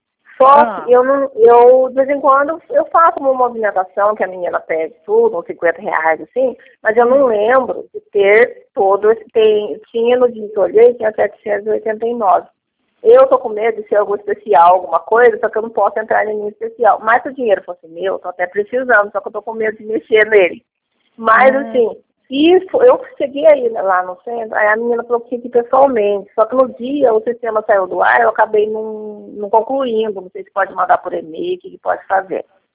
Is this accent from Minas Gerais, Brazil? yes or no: no; Guaratinguetá, São Paulo, Brazil; Eu sou do bairro do Campinho, que é Guaratinguetá. Eu moro aqui no bairro do Campinho